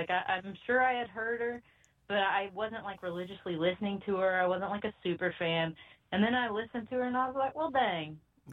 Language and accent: English; Texas, United States; now in Alabama, United States; I'm born and raised in Texas, and I've always kind of ended up back in the South. Like, I'm in Alabama with my family now.